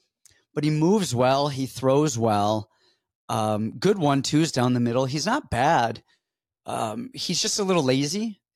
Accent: United States; I'm American.

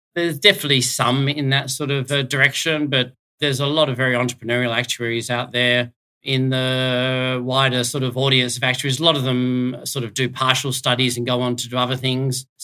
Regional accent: Sydney, New South Wales, Australia; I grew up in Sydney. I went to one school for my whole schooling.

